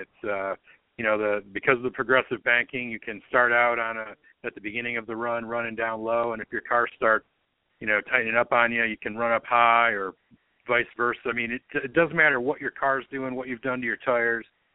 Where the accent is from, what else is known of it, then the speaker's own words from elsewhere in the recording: Detroit, Michigan, United States; I mean, I grew up in the Detroit area. Almost everybody I knew had a parent that either worked for an automaker or an auto supplier.